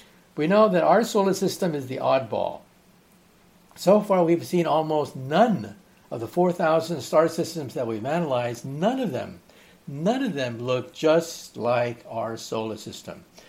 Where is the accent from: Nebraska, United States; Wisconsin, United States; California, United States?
California, United States; Now, I grew up in California. That's where I was born. That's where I was raised.